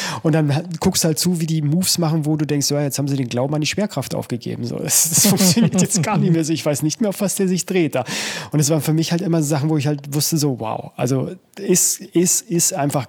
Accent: Munich, Bavaria, Germany

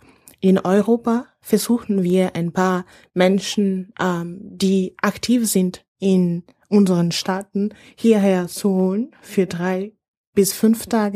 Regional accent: Mali; moved away as an adult; now in Austria; ich komme aus Mali. Ich bin Ende 2009 zum Studieren nach Österreich gekommen

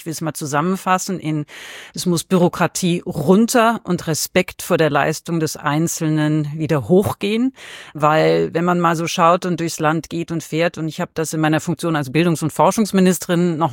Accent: Frankfurt, Hesse, Germany; now in Bad Soden, Germany; Also ich bin Frankfurterin, lebe in Bad Soden

